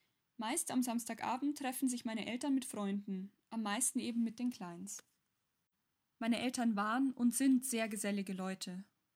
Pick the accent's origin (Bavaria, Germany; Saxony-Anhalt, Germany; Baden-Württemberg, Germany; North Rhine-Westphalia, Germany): Bavaria, Germany; Passau; in meiner Heimatstadt Passau erinnere ich mich immer gern. Es ist landschaftlich so schön gelegen und baulich einfach wunderschön.